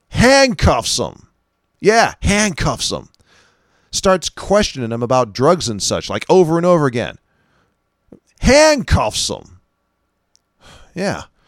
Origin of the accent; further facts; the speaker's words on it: California, United States; Cotton's just not something you see when you're growing up in California, eh? Oranges, yeah. Fruits and nuts, definitely. But cotton, nah.